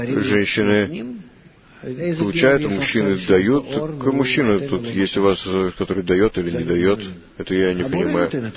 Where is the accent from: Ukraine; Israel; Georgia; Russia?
Israel; Rishon LeZion, Central District; из Ришон-Лициона.